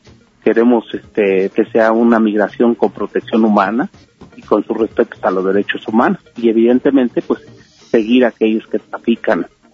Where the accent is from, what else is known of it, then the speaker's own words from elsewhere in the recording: Mexico; como mexicanos, pues somos la cultura que ha estado aquí en el continente americano